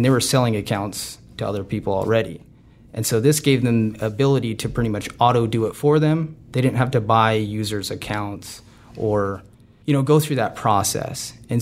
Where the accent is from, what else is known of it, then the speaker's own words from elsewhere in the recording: St. George, Utah, United States; So I grew up in St. George, Utah. Dad was not rich.